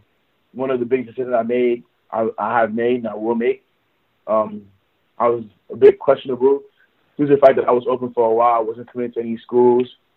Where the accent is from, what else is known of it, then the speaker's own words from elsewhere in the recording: Nigeria; we're both Nigerian. We're both on the same tribe